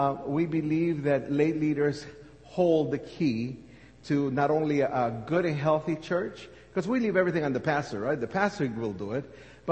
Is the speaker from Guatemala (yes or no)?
yes; Guatemala; I was raised in Guatemala for about 13 years, I come from a Pentecostal background.